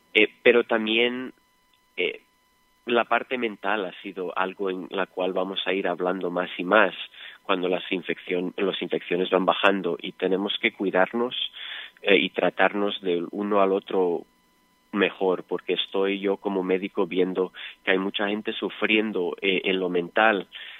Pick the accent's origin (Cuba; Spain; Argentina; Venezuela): Spain; aunque yo soy español, yo me siento más a gusto entre los mexicanos